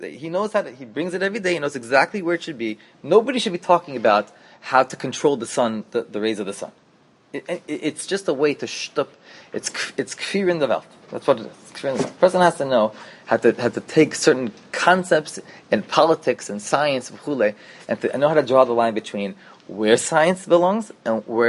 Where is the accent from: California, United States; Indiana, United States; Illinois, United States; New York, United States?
California, United States; Los Angeles; I'm from Los Angeles.